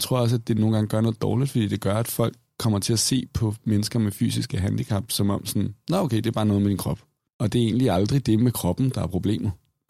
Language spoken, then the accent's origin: Danish; Copenhagen, Capital Region of Denmark, Denmark; jeg er vokset op i København. Ja, det er vel nogenlunde det.